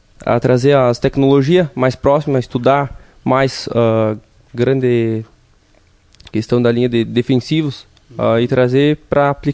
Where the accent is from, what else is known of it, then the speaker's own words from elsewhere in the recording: Vila Maria, Rio Grande do Sul, Brazil; Eu sou aqui de Vila Maria mesmo, natural de Vila Maria.